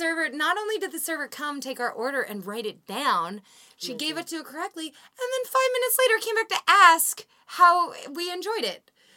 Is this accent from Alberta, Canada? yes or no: no; Vancouver, British Columbia, Canada; I grew up in Vancouver, right?